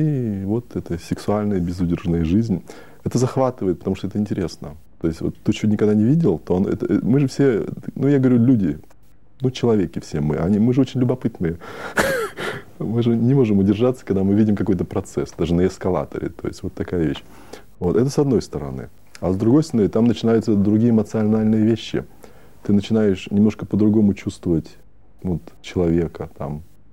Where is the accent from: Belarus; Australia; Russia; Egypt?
Australia; Ну и что, если я из Австралии, я же не кенгуру, так ведь?